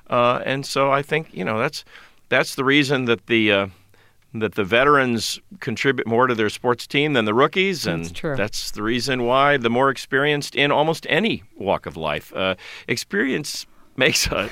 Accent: Lake Jackson, Texas, United States; Well, I grew up in Lake Jackson.

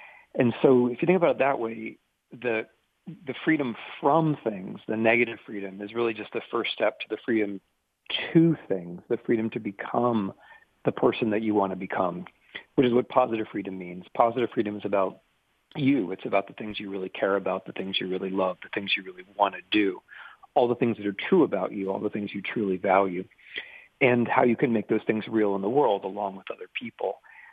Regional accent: Centerville, Ohio, United States; I grew up in Centerville, went to Centerville Public Schools, and was very familiar with Yellow Springs.

